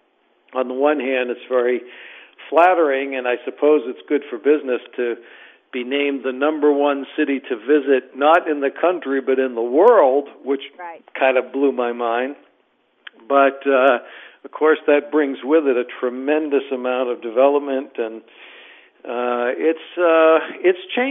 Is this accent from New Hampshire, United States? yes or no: yes; Manchester, New Hampshire, United States; now in Charleston, United States; Yeah, Manchester, New Hampshire. It's about an hour from Boston.